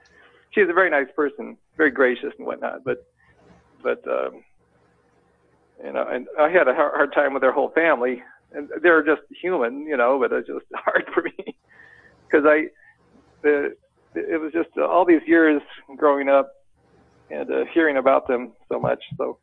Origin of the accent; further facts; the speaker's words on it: Nepal; As I mentioned before, I grew up in Nepal